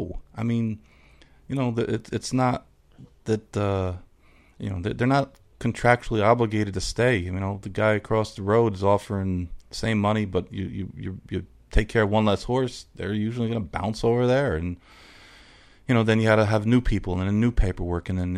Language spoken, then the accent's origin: English; New York, United States; I'm from New York.